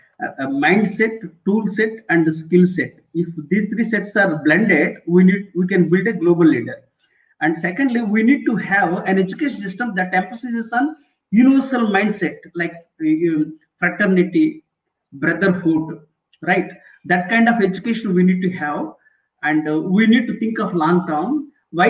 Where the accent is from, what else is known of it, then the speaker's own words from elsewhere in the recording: India; born there; See, I was born in India. That is different.